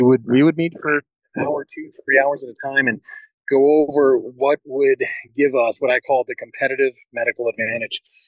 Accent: New Hampshire, United States; I grew up in a very small town in New Hampshire.

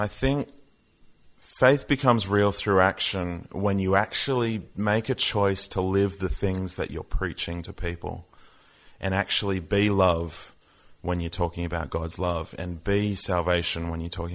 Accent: Sydney, New South Wales, Australia; I grew up in Sydney

